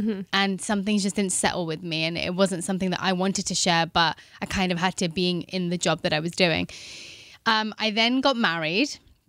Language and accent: English; London, United Kingdom; So I grew up in London. I come from an Indian family.